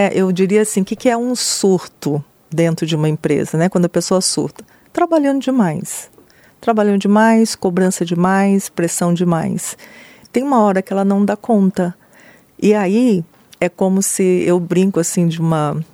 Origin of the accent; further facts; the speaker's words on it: Cuiabá, Mato Grosso, Brazil; Eu sou cuiabana... Amo minha cidade, amo minha terra, minha família é daqui.